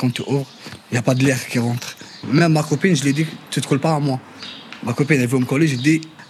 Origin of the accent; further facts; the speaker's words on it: Algeria; moved away; J'ai l'habitude du soleil. Je viens d'un pays qui fait 40 degrés, 45 degrés. Alors, je viens d'Algérie.